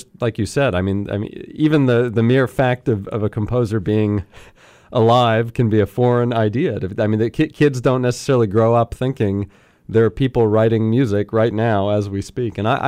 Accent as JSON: {"language": "English", "town": "Baltimore", "region": "Maryland", "country": "United States", "tie": "born or raised there", "said": "So I grew up in Baltimore and was taking lessons there."}